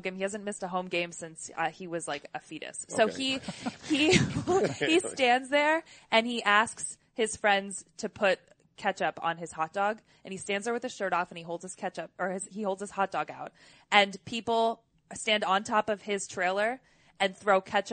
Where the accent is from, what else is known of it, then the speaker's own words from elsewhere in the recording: Florida, United States; Born and raised in Florida, always went to Bills games as a kid.